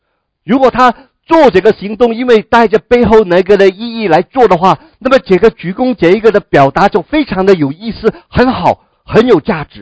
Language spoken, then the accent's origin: Chinese; Guangdong, China; 你知道我们广东人哈，你不晓得你有没有哈，北方有没有这样的规矩，我们广东人呢去饮茶的时候哈